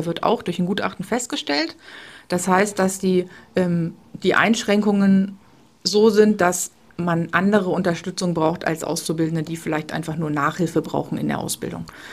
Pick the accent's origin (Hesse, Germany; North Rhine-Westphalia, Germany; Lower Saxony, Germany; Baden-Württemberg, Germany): Lower Saxony, Germany; Uslar; also ich bin selber aus Uslar, ich habe ja hier auch, bin hier zur Schule gegangen